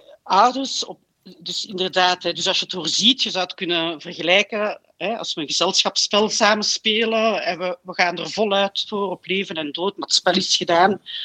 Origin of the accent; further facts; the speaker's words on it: Flanders, Belgium; Uit Vlaanderen, ja. Dus ik spreek een beetje met de Franseren.